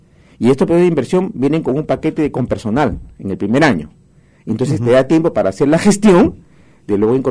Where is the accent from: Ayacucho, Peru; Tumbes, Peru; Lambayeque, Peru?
Tumbes, Peru; born there; now in Piura, Peru; si yo si bien soy tumbecino de nacimiento, pero tengo hijos piuranos, me considero un piurano más